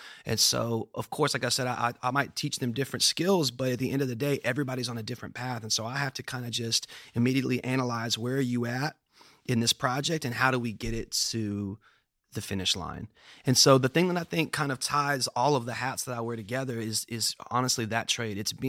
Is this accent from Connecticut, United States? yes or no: no; Memphis, Tennessee, United States; I am. I was born and raised actually like a block or two away from here. I was born on Nelson, which is right around the corner.